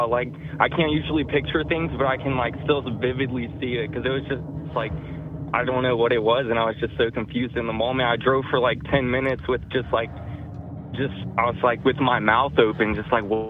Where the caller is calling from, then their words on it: North Carolina, United States; I'm calling from North Carolina.